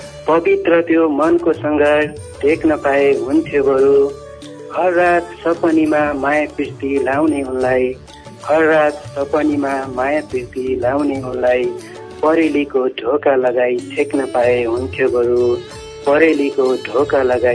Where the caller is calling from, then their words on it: Malaysia; म मलेसियादेखि